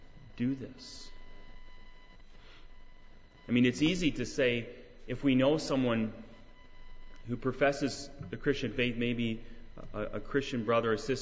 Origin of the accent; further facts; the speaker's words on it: Canada; also born or lived in United States; I'm a Canadian citizen. I've lived some time in the United States.